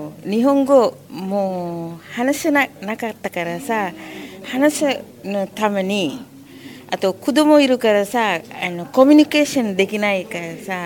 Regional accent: Sri Lanka; Japanese is a second language; now in Japan; スリランカから来ました。

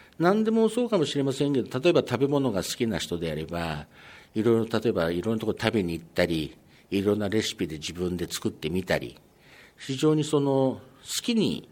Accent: Tokyo, Japan; now in Fujisawa, Japan; あの私はもともと東京出身からこちらに来させてもらったんですけど

